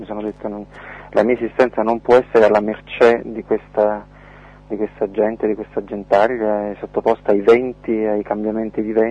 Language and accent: Italian; Naples, Campania, Italy; now in Paris, France; ho fondato parecchi festival nella mia regione, sono di Napoli.